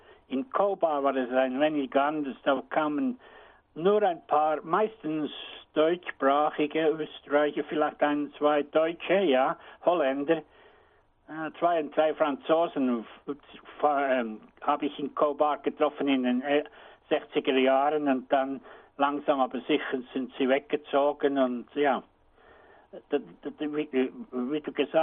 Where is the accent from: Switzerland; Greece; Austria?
Switzerland; Bern; moved away as an adult; also born or lived in Lausanne; ich bin in Kanton Bern aufgewachsen, in der Schweiz. Nach der Lehre, nach der Rekrutenschule ging ich nach Lausanne und habe in Lausanne gearbeitet.